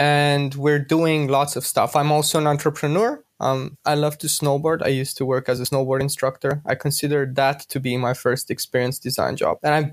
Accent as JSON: {"language": "English", "country": "Romania", "second_language": "English", "moved": "as an adult", "said": "I am from Romania but living abroad since more than 8 years now"}